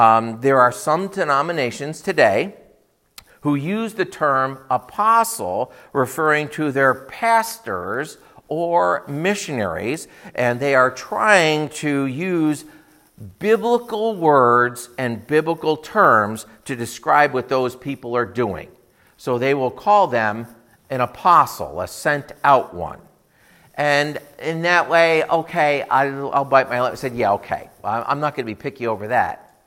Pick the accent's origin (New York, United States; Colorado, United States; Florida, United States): New York, United States; Rochester; When I came here, I was from Rochester, New York, and I came here and I was sent from my church, the Fairport Community Church, to here.